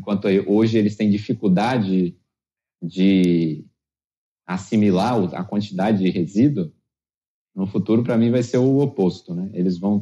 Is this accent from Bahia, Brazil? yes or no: yes; Bahia, Brazil; E eu sou baiano, tenho que falar de ritmo também, né?